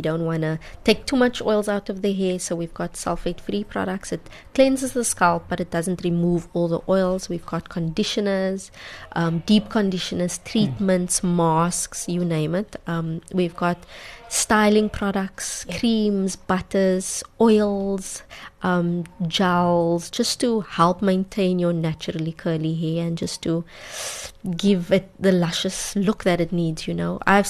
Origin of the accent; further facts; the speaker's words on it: Namibia; And I would love to go to my hometown, Namibia, and sell in Namibia and even internationally.